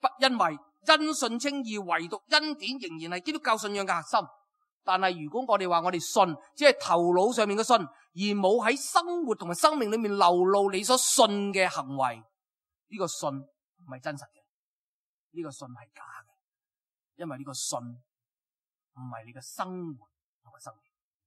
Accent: China; 因为我哋中国人都系农民嘅特色只系睇眼前嘅利益

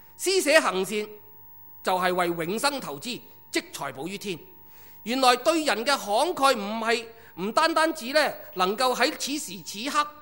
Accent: China; 唔係好似我哋中國人咁聰明

